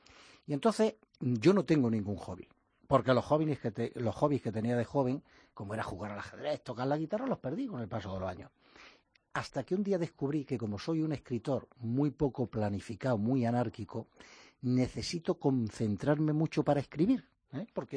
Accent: La Carolina, Andalusia, Spain; El fin de semana pasado me encontré una señora de mi pueblo, yo soy de La Carolina, Jaén

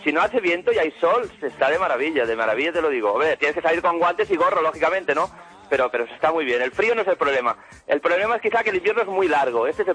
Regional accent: Barcelona, Catalonia, Spain; now in Canada; Yo soy de Barcelona ciudad

